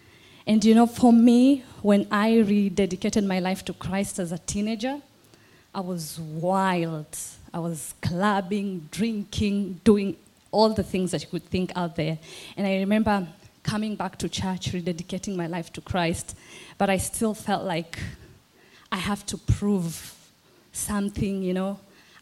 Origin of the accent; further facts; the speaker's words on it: Kenya; moved away as an adult; now in Australia; I came from Kenya and moved here to Australia a few years ago.